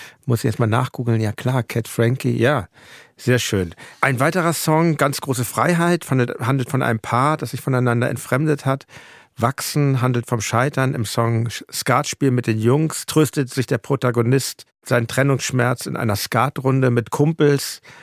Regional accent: Hamburg, Germany; Als Hamburger

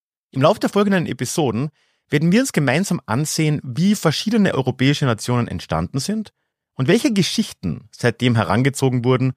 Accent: Austria; Im heutigen ersten Teil wird es dabei zuerst mal um meine Heimat Österreich gehen.

